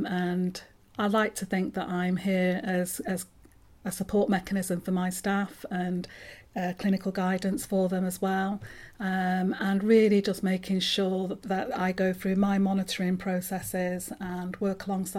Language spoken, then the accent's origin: English; Manchester, North West England, United Kingdom; Right, yes, I was born in Manchester and went to school in Manchester. We moved a couple of times over my childhood, and ultimately we moved to a place called Withington, where I went to school, a convent school, in Didsbury